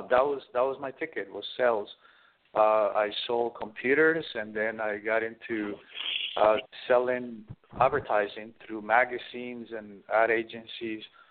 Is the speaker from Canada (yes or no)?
no; Medellin, Antioquia, Colombia; now in New York City, United States; I was born in Latin America. And I have quite a story. I grew up as a homeless kid in Latin America. My mother was involved in drugs and alcohol, and I lived in the streets of Medellin, Colombia during the 80s